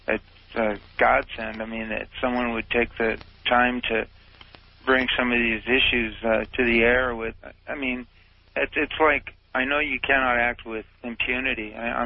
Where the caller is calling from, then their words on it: Phoenix, Arizona, United States; I'm calling from Phoenix, Arizona.